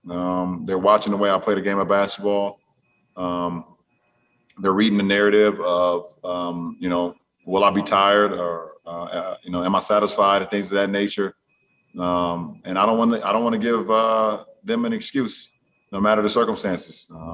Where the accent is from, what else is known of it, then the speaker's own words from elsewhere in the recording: Akron, Ohio, United States; First of all, I'm a kid from Akron, Ohio, and I was in Los Angeles for my first All-Star game.